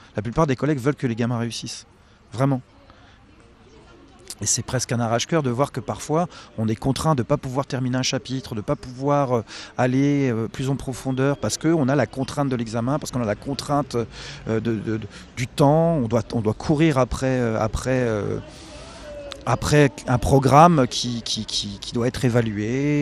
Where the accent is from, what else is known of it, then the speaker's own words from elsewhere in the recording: Saint-Quentin, Hauts-de-France, France; moi, je viens de Saint-Quentin, dans l'Aisne.